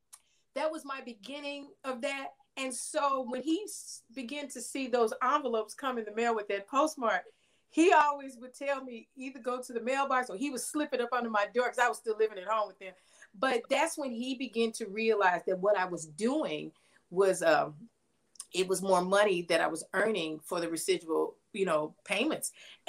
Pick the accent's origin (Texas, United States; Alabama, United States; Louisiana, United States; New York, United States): Texas, United States; Marshall; I'm originally from East Texas. Marshall is like 150 miles east of Dallas. So my parents came to Dallas for work.